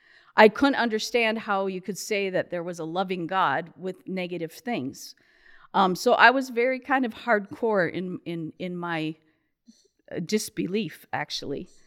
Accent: Rochester, Minnesota, United States; So I was born in Rochester, Minnesota. I'm the fifth of five children.

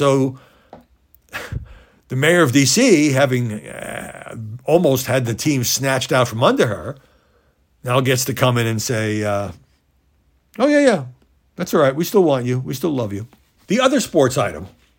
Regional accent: Brooklyn, New York, United States; This is what I grew up playing in Brooklyn because there weren't often many full courts available.

